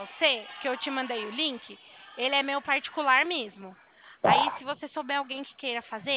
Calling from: Araras, São Paulo, Brazil; Eu falo aqui do interior de São Paulo, de Araras.

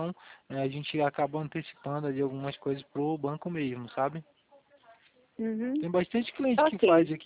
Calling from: Curitiba, Paraná, Brazil; Curitiba.

